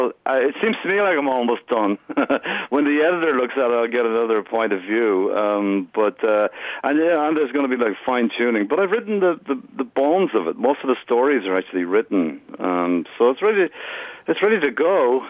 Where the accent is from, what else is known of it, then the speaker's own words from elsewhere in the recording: Ireland; now in New York, United States; I went there when I was 21, you know, so it's, you know, really, you know, I'm two thirds American, I suppose, but the truth is I'm completely Irish, you know, and I've never really felt that way, but I feel comfortable in both places now.